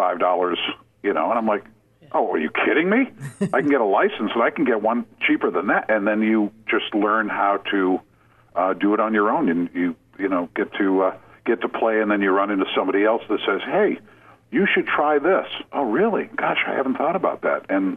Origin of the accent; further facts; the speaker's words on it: Maine, United States; I know with me growing up in Maine, it was going out to catch a fish and then bringing it home to my mother